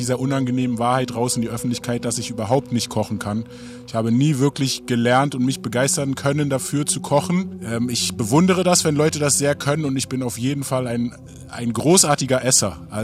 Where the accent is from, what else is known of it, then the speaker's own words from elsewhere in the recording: Berlin, Germany; ich bin ein Berliner Rapper, aufgewachsen in Morbid, Nachbarbezirk von Wedding.